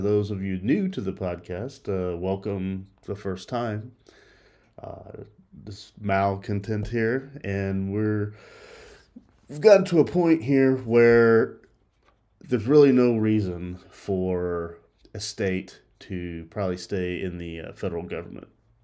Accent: Texas, United States; I think of myself as a Texan first, and my passport is a United States passport

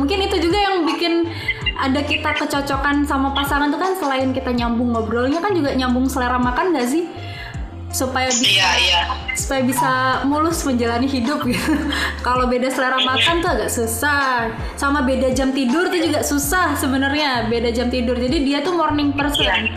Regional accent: Java, Indonesia; Kan aku dari lahir sampai besar di Jawa. Terus penempatan di tempat yang jauh dari Jawa gitu kan.

